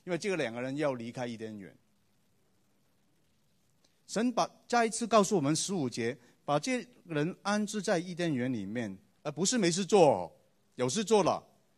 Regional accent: China; 我们中国人是这样说

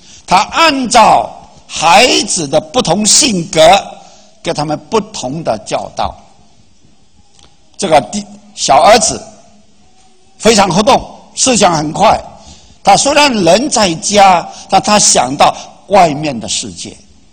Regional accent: China; 我们中国人最讲究道德

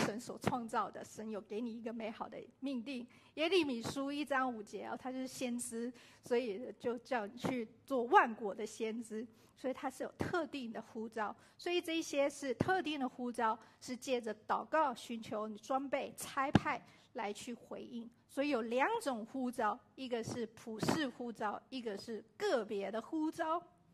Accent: China; moved away; 我们从国内移民到这里，哎，我们要适应一个文化就已经很难很难了。

